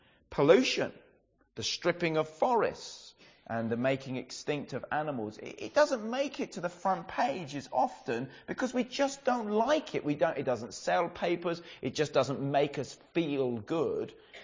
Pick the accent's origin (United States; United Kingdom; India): United Kingdom; England; we spent as English people £36 million on Halloween costumes for our pets.